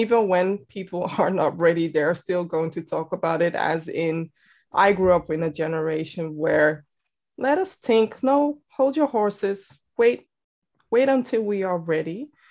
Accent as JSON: {"language": "English", "town": "Amsterdam", "region": "North Holland", "country": "Netherlands", "tie": "born or raised there", "said": "born and raised in Amsterdam, the Netherlands"}